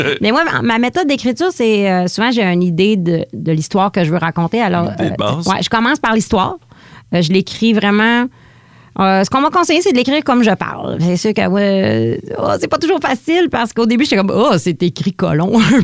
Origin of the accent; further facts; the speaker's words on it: Quebec, Canada; accent: Lac-Saint-Jean; je garde quand même ma touche très Lac-Saint-Jean. Mon accent est présent. J'ai des expressions du Lac-Saint-Jean dans mon humour, dans ma façon d'être au quotidien.